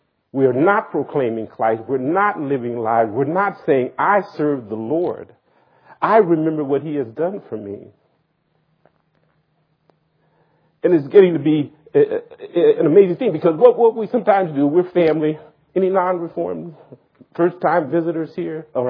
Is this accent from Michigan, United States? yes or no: no; Louisiana, United States; I'm from the South, Louisiana.